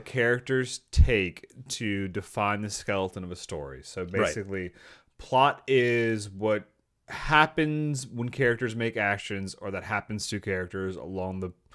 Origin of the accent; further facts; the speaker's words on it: the South, United States; I grew up in the South.